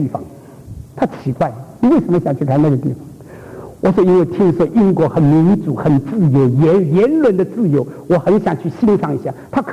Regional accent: China; 特别我们是中国人，那中国有很多关于教导的问题

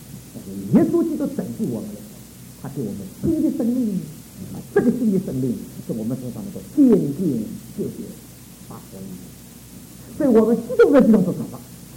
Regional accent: Shanghai, China; 我们上海人是好肉麻

